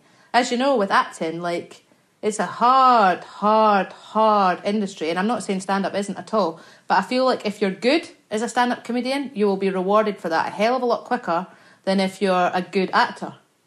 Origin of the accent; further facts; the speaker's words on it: Scotland, United Kingdom; I'm Scottish. We say it like it's nothing.